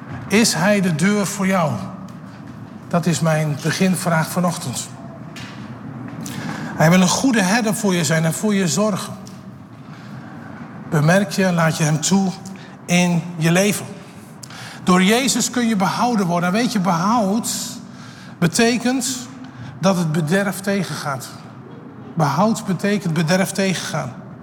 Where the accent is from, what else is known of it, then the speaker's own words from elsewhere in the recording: Netherlands; ik ben Nederlander, ik weet wel heel duidelijk wat ik ervan vind.